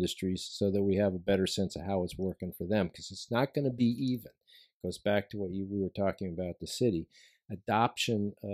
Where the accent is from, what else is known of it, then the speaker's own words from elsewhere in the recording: California, United States; I'm a Californian. I didn't get it. There was a snowstorm coming.